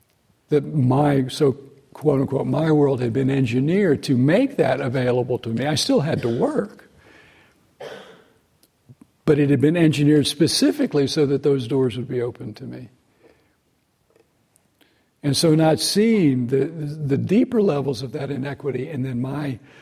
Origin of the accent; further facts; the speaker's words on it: the South, United States; in my own growing up in the South and growing up during, you know, being born in the 50s, growing up in the 60s, civil rights